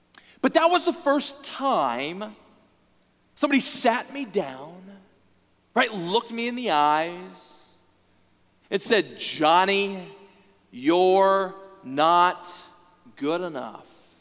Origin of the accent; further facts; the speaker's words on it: Texas, United States; Now, growing up in Texas, I was thinking NFL, not CFL.